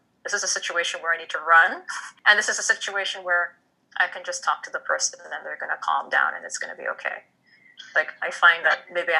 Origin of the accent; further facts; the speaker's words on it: Canada; so I'm Canadian.